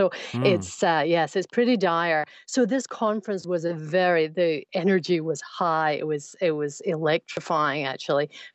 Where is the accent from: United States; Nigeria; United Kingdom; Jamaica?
United Kingdom; Glasgow, Scotland; accent: Scottish; Yes, indeed. I'm from Scotland. I'm from Glasgow in Scotland.